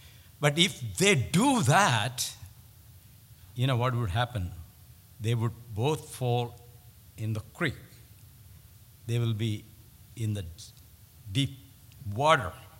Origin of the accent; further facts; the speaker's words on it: India; When I was growing up in India, we had many of those connecting.